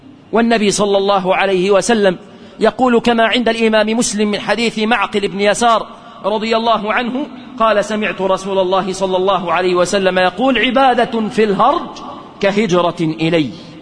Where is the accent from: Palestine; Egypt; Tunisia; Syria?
Egypt; بلادنا مصر